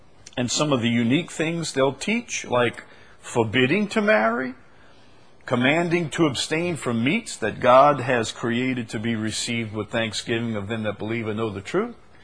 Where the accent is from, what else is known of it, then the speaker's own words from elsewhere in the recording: St. Bernard, Louisiana, United States; See, I'm from St. Bernard. And down in St. Bernard, we had a fellow who used to, he was a trawler.